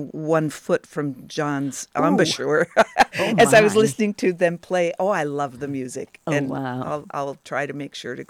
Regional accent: North Dakota, United States; also born or lived in Indiana / Norway; now in Oregon, United States; growing up in North Dakota, and took with a Norwegian gentleman, took lessons.

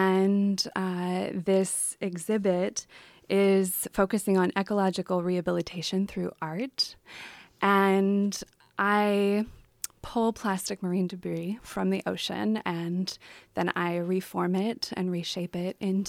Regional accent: Grays Harbor, Washington, United States; So I grew up in Grays Harbor, Washington, on the beach.

